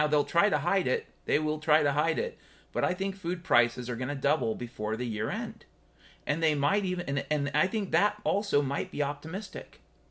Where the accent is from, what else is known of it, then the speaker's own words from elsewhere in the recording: Pacific Northwest, United States; I grew up in the Pacific Northwest. My dad was a logger his entire life in the Pacific Northwest.